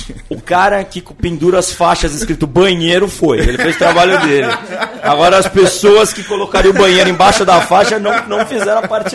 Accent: Santos, São Paulo, Brazil; Quando eu era moleque, lá em Santos a gente não chamava de bloco, chamava de banda.

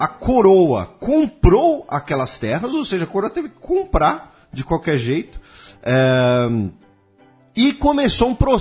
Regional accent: São Paulo, Brazil; Aqui a gente usa um termo bandeirantes porque a gente é de São Paulo, né

